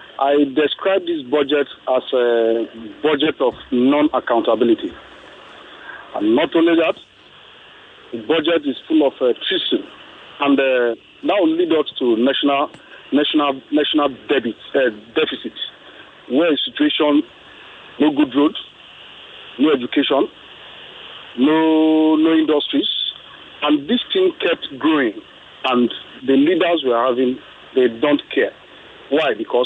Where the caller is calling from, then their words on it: Ikeja, Lagos, Nigeria; Yeah, I'm calling from Ikeja.